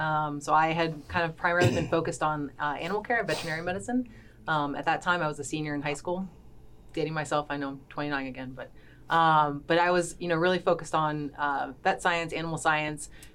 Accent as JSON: {"language": "English", "region": "Maryland", "country": "United States", "tie": "born or raised there", "said": "So I grew up near the Naval Academy, and I always wanted to be in the Navy."}